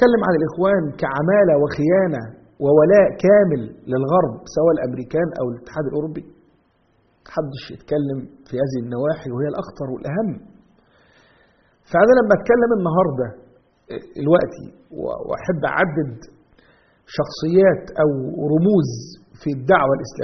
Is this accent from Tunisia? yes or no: no; Egypt; الغريب بقى أنه إحنا كمصريين